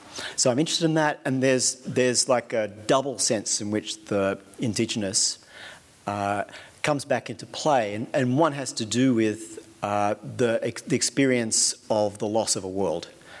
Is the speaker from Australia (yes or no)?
yes; Australia; because I'm Australian